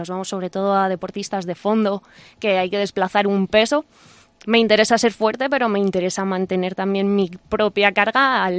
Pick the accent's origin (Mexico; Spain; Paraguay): Spain; Madrid, Community of Madrid; Yo que vengo de Madrid